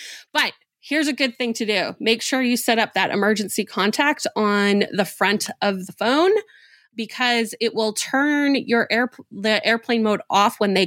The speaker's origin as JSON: {"language": "English", "town": "Winnipeg", "region": "Manitoba", "country": "Canada", "tie": "born or raised there", "said": "I grew up in Winnipeg, Manitoba, Canada, and it happens to be the car theft capital of Canada, or it was in the 90s."}